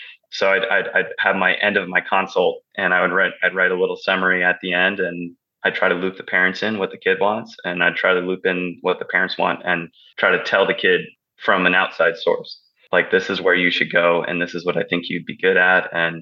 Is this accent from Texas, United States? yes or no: no; Oregon, United States; also born or lived in Baton Rouge, Louisiana; My story is I grew up and I was raised in the Northwest, the Pacific rainforest in Oregon. And then I was educated in the swamps of Louisiana over there in Baton Rouge